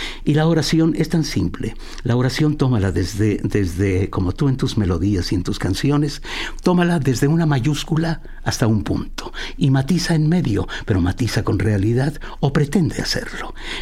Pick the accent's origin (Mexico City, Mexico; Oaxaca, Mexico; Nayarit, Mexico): Mexico City, Mexico; born there; Yo vengo de la Radio de Puebla, aunque nací en el Distrito Federal, ¿no?